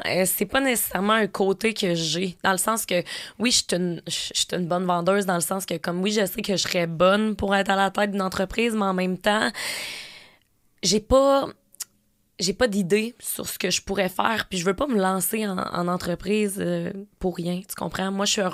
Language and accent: French; Quebec, Canada; j'ai 26 ans, et je viens de la Beauce, moi, à la base